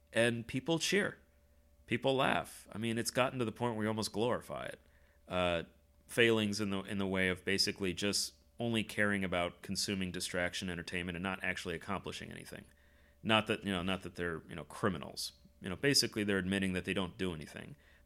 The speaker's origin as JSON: {"language": "English", "country": "United States", "said": "I can only speak to American culture because I'm an American."}